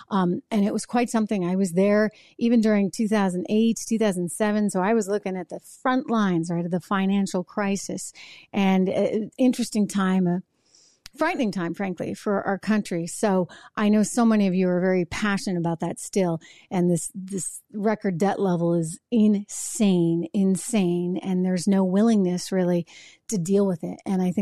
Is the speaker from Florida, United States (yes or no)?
no; New Hampshire, United States; And I grew up in New Hampshire, very proud of one of the 13 colonies.